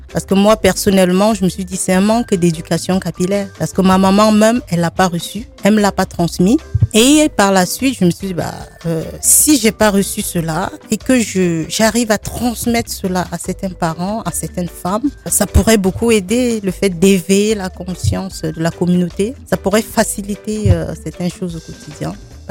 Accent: West, Cameroon; now in France; je suis d'origine camerounaise. Je viens de l'Ouest Cameroun. Je suis née au Cameroun et arrivée en France en 2005.

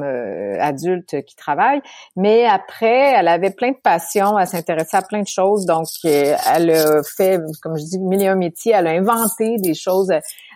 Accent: Quebec City, Quebec, Canada; Je suis née à Québec, Québec, là, c'est-à-dire la ville de Québec, dans la province de Québec, ce qui est un peu parfois mêlant pour les Français ou pour les gens qui habitent pas ici.

